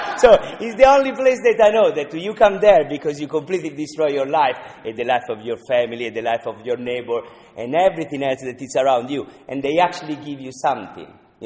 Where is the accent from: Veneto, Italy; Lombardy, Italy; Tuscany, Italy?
Tuscany, Italy; English is a second language; I come from Tuscany. I opened the door. I have mile of vineyard, okay, in there.